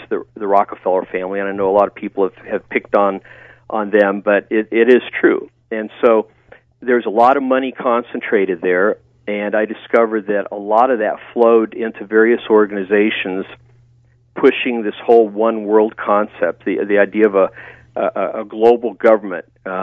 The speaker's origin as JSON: {"language": "English", "town": "Kettering", "region": "Ohio", "country": "United States", "tie": "born there", "said": "I was born in Kettering, Ohio, so I'm a native Buckeye."}